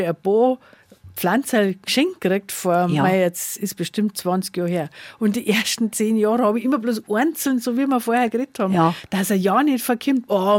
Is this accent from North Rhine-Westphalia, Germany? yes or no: no; Schrobenhausen, Bavaria, Germany; Also ich bin ja aus der Schrumhauser Gegend oder der Schrumhausen nicht weit her.